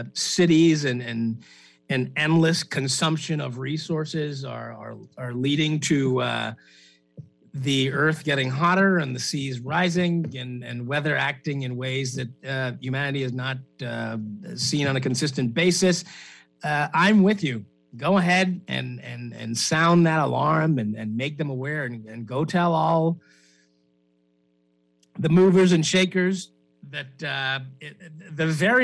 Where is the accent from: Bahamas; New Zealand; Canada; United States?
Bahamas; Nassau, New Providence; Now, that may be because I'm from Nassau